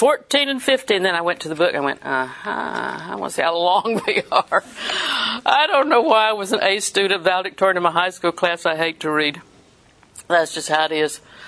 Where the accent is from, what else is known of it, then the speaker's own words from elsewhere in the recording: Auburndale, Florida, United States; Now, Lakeland, I'm from Auburndale.